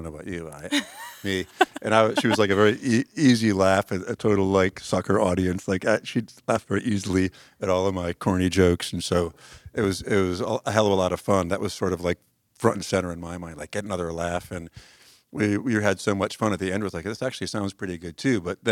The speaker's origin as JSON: {"language": "English", "town": "Philadelphia", "region": "Pennsylvania", "country": "United States", "said": "and I'm from Philly, and it's not a good place for people to live"}